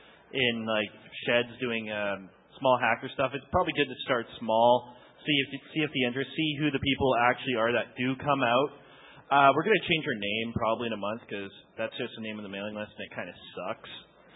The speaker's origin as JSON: {"language": "English", "town": "Vancouver", "region": "British Columbia", "country": "Canada", "said": "I'm from Vancouver, Van Hackspace."}